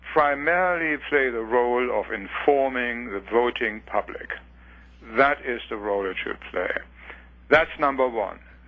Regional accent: Leipzig, Saxony, Germany; In fact, in my hometown in Leipzig, until the end of the 18th century, the Latin Mass was still sung alongside other forms of the Mass.

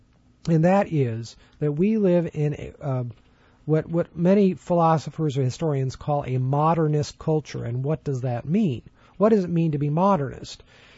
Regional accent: California, United States; I grew up in California.

